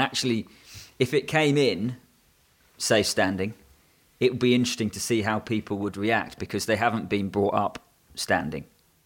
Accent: England, United Kingdom; Even though we're English and we're in Bochum

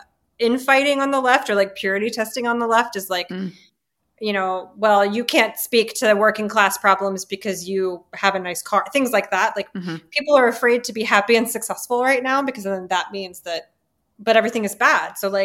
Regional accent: the South, United States; I'm from the South, baby.

